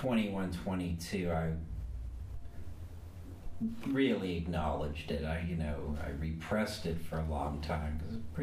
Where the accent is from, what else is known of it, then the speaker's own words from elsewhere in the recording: Pittsburgh, Pennsylvania, United States; Yeah, I'm from Pittsburgh, and I was raised in a house where we didn't belong to a synagogue, but I was still bar mitzvahed.